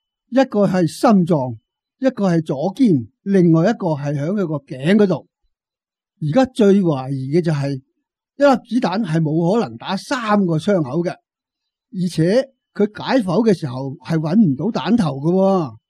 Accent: China; 虽然我系中国人

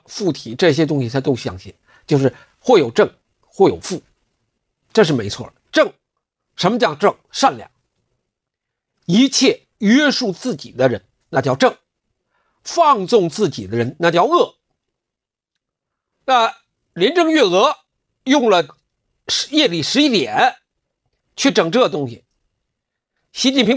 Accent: China; 因为他正好应对了我们中国人传统文化中的子丑寅卯12时辰，那是12时辰的开始子时。

